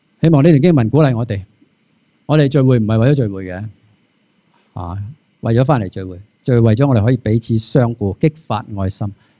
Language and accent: Cantonese; China; 我哋中国人有句说话叫做平时唔烧香